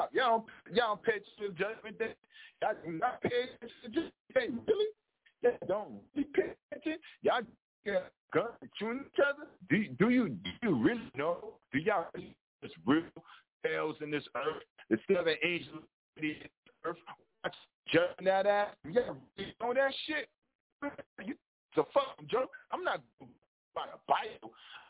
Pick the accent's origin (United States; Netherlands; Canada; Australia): United States; Miami, Florida; Born and raised in Miami-Dade, of course.